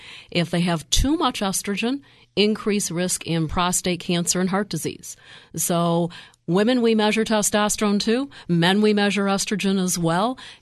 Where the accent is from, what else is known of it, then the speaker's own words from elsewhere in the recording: Detroit, Michigan, United States; You know, I grew up in Detroit, so I'm still a Lions fan.